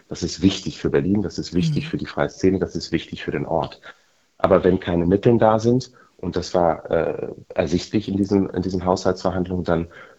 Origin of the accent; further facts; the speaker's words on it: Tanzania; unter anderem auch meine Heimat Tansanias